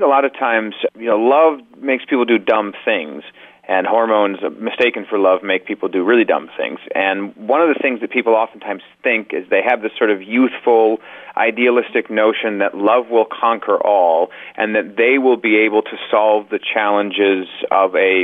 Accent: Indianapolis, Indiana, United States; I used to go into this music store near my hometown, music store in Indianapolis.

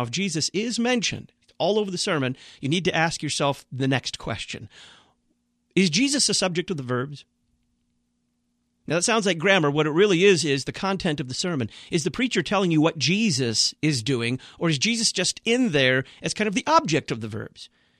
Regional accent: Dallas, Texas, United States; A sermon preached by Pastor … at Our Redeemer Lutheran Church in Dallas, Texas, my hometown.

